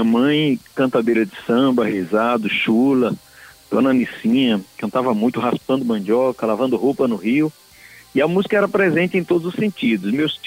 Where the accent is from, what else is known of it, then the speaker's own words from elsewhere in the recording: Riachão do Jacuípe, Bahia, Brazil; e sou de Riachão do Jacuípe